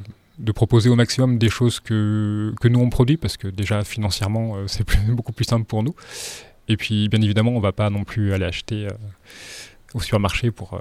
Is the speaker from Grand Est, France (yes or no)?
no; Vienne, Auvergne-Rhône-Alpes, France; Je suis originaire de Vienne, donc en dessous de Lyon. Mais effectivement, c'est le paysage qui m'a amené ici. Je suis venu une première fois faire du tourisme. Et après, dans mes choix d'installation, c'était, je ciblais particulièrement le Diois